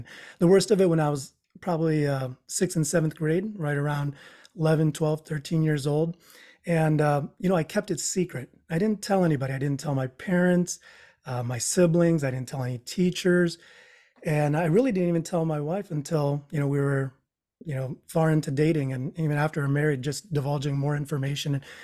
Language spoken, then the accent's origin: English; Philippines; first language Tagalog; English is a second language; my mom would tell me in our native tongue, which is Tagalog, I'm Filipino.